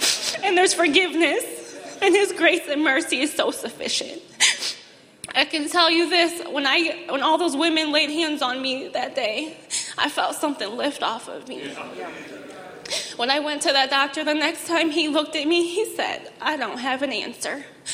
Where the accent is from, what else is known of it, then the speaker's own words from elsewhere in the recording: Muskegon, Michigan, United States; I'm 28 years old, and I'm from Muskegon. I grew up in a Christian family.